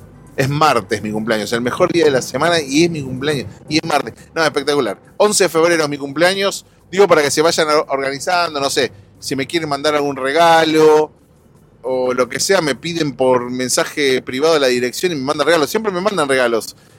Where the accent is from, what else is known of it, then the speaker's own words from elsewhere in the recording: Argentina; moved away; En Argentina, cuando yo me fui de Argentina, no había esto que te voy a contar ahora.